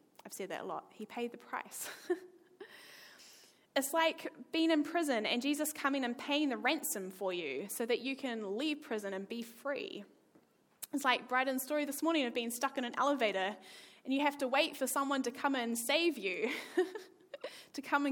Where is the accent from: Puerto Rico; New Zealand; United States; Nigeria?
New Zealand; I grew up in New Zealand